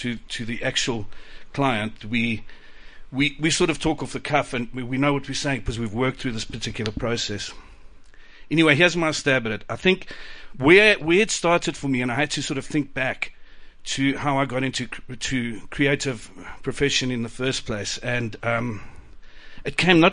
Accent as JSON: {"language": "English", "town": "Johannesburg", "region": "Gauteng", "country": "South Africa", "tie": "born or raised there", "said": "living and growing up in Johannesburg at the time"}